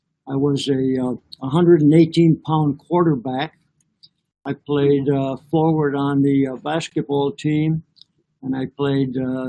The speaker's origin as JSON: {"language": "English", "town": "Milwaukee", "region": "Wisconsin", "country": "United States", "tie": "born or raised there", "said": "My greatest lesson taught as a child growing up in Milwaukee, Wisconsin, was that my parents tried to teach me to always be fair"}